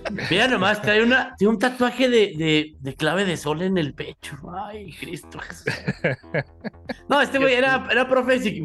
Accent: Chihuahua, Mexico; Le traje violencia, es que soy de Chihuahua, pues.

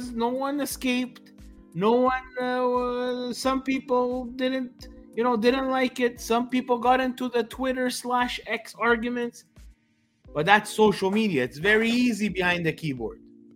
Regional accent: Montreal, Quebec, Canada; born there; my parents were born in Calabria. I was born in Canada.

